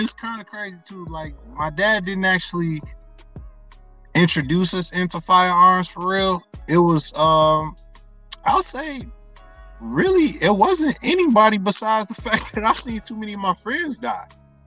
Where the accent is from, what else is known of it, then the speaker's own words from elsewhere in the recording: Michigan, United States; I am from the Wood Street neighborhood, so I'm from Amity Ave. Everybody knows me from being from that area and everything, so that's big in my heart.